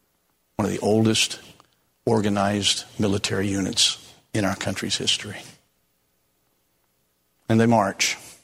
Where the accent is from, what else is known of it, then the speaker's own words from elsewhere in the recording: United States; I'm thankful for my country, and I would hope that I would live up to that privilege that I have of being an American.